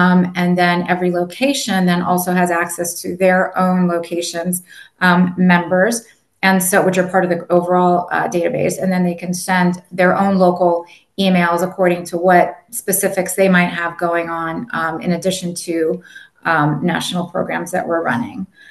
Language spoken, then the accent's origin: English; United States; first language Spanish; English is a second language; So my first language is Spanish. So my first name can give it away. My last name definitely doesn't, but I'm Cuban. So my first language was Spanish. Obviously spoke English, you know, pretty early on, since I was born and raised in the US.